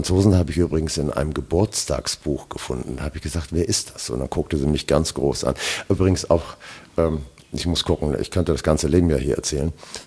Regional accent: Hamburg, Germany; Doch, ich bin Hamburger. Mein Vater, ja, ich bin Hamburger. Mein Vater ist aus Riga. Und meine Mutter ist aus Westfalen.

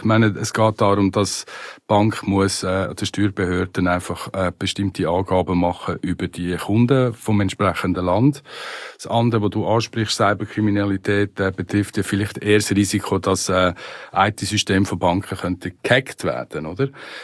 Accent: Switzerland; also wenn ich ein Konto habe als Schweizer Bürger in Deutschland, in Frankreich, in Italien

